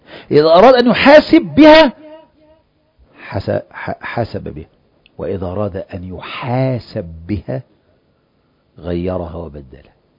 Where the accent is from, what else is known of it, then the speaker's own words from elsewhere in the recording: Egypt; now in United States; هل تسوي بيني أنا كمصري في أمريكا وبين الأمريكي؟